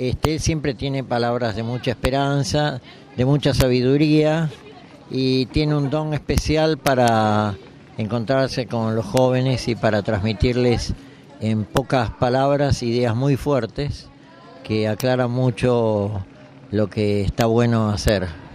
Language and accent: Spanish; Argentina; Yo soy argentino, buenas tardes.